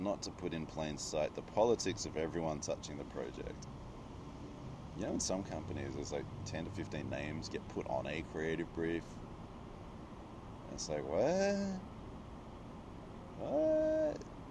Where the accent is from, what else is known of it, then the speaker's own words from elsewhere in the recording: Australia; It's because I'm Australian.